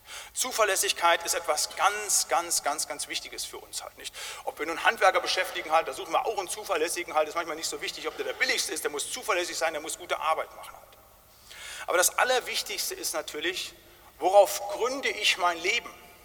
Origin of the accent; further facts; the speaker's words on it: Germany; ich bin, glaube ich, von 10 Leuten angesprochen worden, als sie mitkriegten, ich bin Deutscher, eure Autos, nicht?